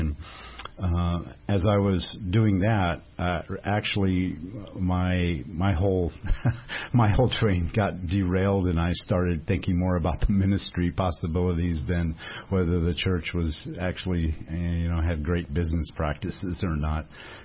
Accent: Moberly, Missouri, United States; born there; also born or lived in Toronto / Los Angeles / San Diego; I was born in Moberly, and I've lived all over the world practically.

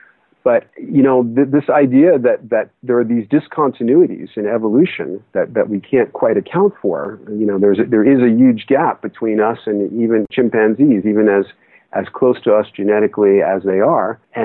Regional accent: New York, United States; I'm from New York, and I remember calling my parents who still live in the Bronx

